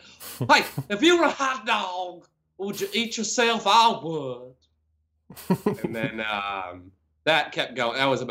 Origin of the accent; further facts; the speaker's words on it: Akron, Ohio, United States; I grew up in Akron, Ohio, also known as Crackron.